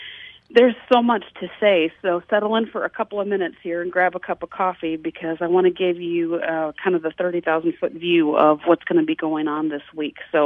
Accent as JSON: {"language": "English", "region": "South Dakota", "country": "United States", "tie": "born or raised there", "said": "And that reminds me of all my years growing up in South Dakota. So while most people are complaining, it feels like home to me."}